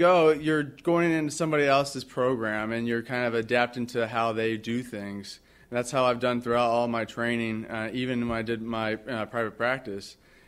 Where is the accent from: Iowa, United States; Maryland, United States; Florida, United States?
Florida, United States; so I spent most of my youth growing up in Florida.